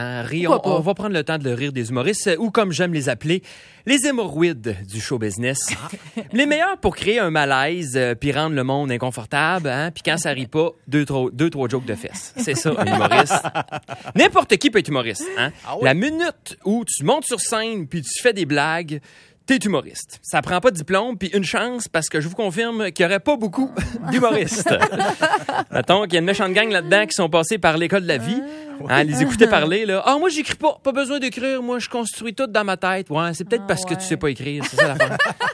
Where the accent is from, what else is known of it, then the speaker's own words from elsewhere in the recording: Saint-Apollinaire, Quebec, Canada; moi, je viens de Saint-Apollinaire. Ça, c'est un petit village à côté de Québec.